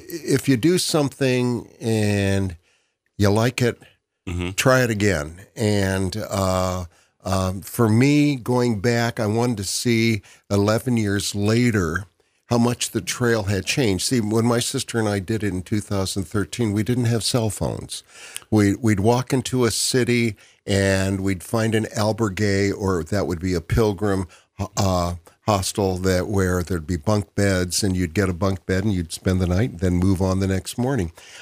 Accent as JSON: {"language": "English", "country": "United States", "said": "Where are you from? And I'd say the United States."}